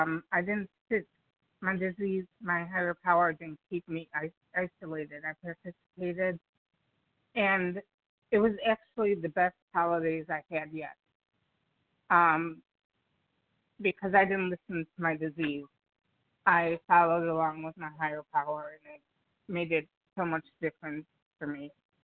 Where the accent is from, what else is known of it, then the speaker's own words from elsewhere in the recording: Illinois, United States; I'm from Illinois.